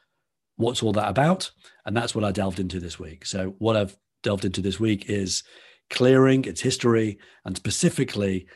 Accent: Liverpool, North West England, United Kingdom; So listeners may or may not pick up on my accent. I'm from Liverpool, which is a town in the city in the northwest of England. I grew up on the same street that … did and spent obviously my formative years there.

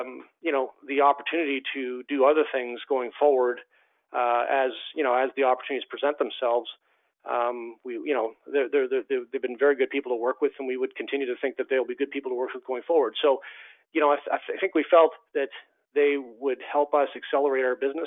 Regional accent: Canada; being a Canadian.

